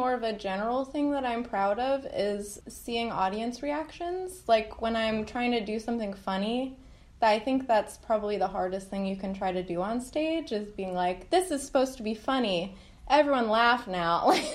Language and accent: English; New York, United States; now in Irvine, United States; No, I'm from New York, and I moved out here a few years ago.